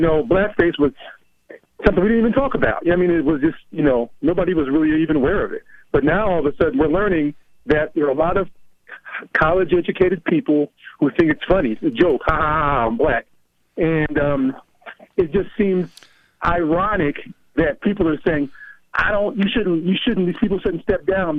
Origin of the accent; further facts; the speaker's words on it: Cincinnati, Ohio, United States; also born or lived in Stamford, Connecticut; I grew up in Cincinnati. You know, when I was a teenager, moved to Cincinnati from suburb of New York City, Stamford, Connecticut.